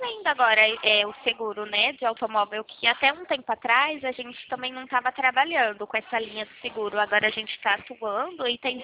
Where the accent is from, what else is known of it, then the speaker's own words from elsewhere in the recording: Presidente Prudente, São Paulo, Brazil; eu sou aqui da cidade de Presidente Prudente, interior de São Paulo.